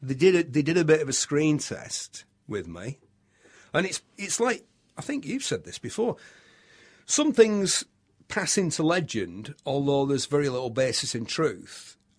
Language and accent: English; Bury, North West England, United Kingdom; I'm from Bury. Mm-hmm. My dad worked in a paper mill. When you walked out of our house, it was like Coronation Street. You walked straight onto the street.